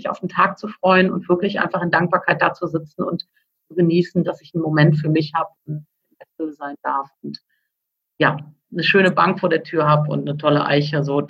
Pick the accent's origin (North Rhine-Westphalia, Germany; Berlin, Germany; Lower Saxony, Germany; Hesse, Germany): North Rhine-Westphalia, Germany; Cologne; als Kölnerin